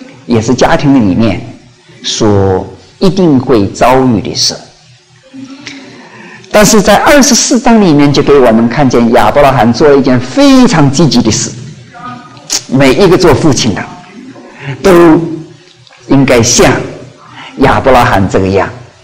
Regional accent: Jiangnan, China; 特别是我是江南来的，我们那里有燕子

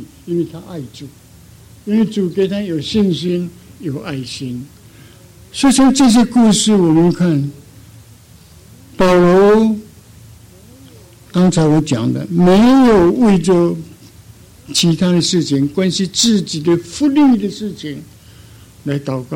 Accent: Fujian, China; 我是福建人

